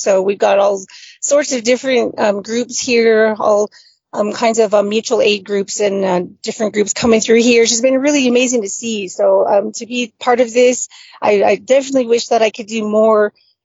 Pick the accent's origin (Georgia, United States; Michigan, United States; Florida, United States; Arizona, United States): Arizona, United States; Flagstaff; I grew up here in Flagstaff, and I have always grown up with very close ties to the reservation where my grandparents resided.